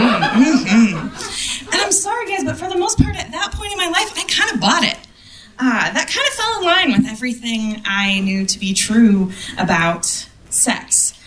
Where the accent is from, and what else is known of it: Midwest, United States; born or raised there